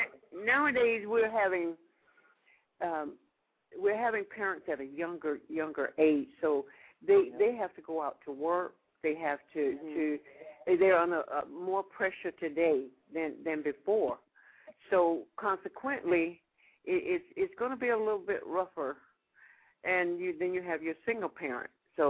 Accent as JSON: {"language": "English", "region": "West Coast", "country": "United States", "said": "while I'm from the West Coast. But I've lived on the East Coast, too."}